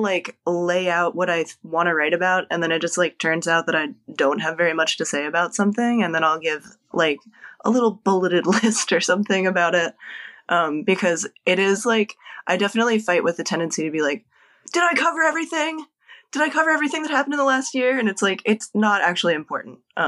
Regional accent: Lancaster, Pennsylvania, United States; I am going to Table Lancaster Zine Fest in Pennsylvania, which is my hometown. And when I lived there, there wasn't much zine stuff going on.

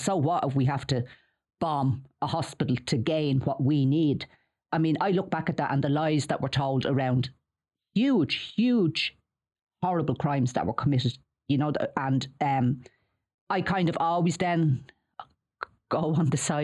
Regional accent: Jobstown, Leinster, Ireland; I'm from Job, remember? The hero of Jobstown.

